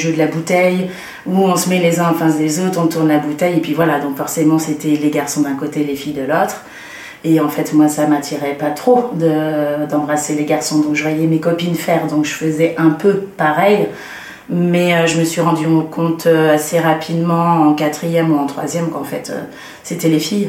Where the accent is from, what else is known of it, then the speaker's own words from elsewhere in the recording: Nouvelle-Aquitaine, France; J'ai grandi dans les Deux-Sèvres, un département dans le Poitou-Charentes, essentiellement avec ma mère